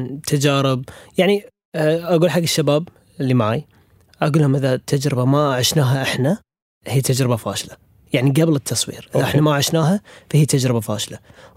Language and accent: Arabic; Bahrain; فأحس يعني رجعتي للبحرين، دام أنا من البحرين،